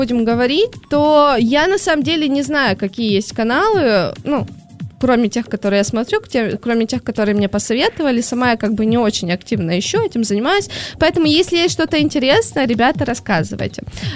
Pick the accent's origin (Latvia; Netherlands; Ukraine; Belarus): Ukraine; Mykolaiv, Mykolaiv Oblast; now in Moscow, Russia; Я из Украины, Николаева, и, скажем так, там интернет массовый пришел немножко позже, чем везде